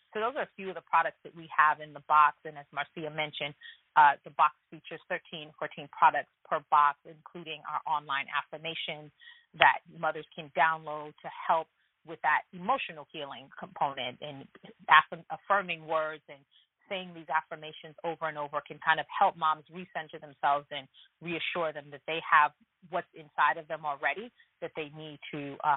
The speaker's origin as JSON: {"language": "English", "country": "Ghana", "said": "my mom, and we're from West Africa, Ghana"}